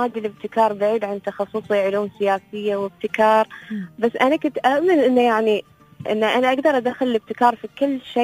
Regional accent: United Arab Emirates; أنا كشابة إماراتية

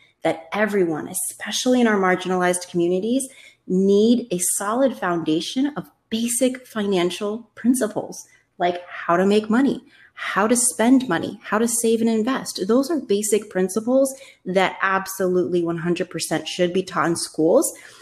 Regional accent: Miami, Florida, United States; Because I grew up in Richmond Heights. I live in Miami, Florida.

